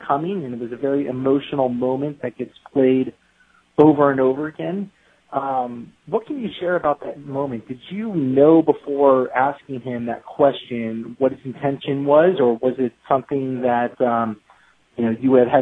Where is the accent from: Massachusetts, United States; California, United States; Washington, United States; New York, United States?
California, United States; So I'm in my mid-30s, and I grew up in the Bay Area and as a Niner fan